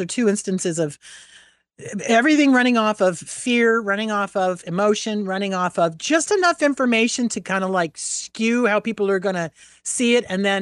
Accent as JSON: {"language": "English", "region": "New England", "country": "United States", "tie": "born or raised there", "also_born_or_lived": "New Jersey", "said": "I grew up in New England and in Jersey area."}